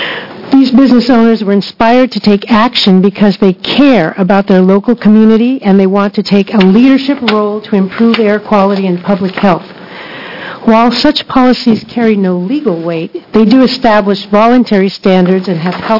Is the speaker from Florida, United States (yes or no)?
no; Eugene, Oregon, United States; and I am from Eugene, Oregon.